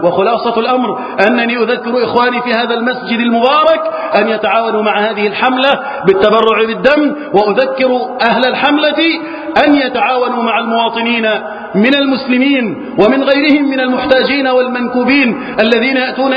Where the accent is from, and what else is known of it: Egypt